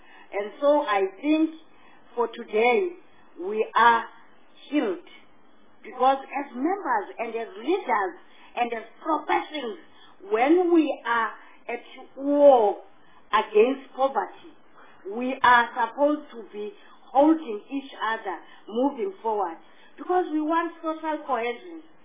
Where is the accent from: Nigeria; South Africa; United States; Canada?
South Africa; Eastern Cape; I come from Eastern Cape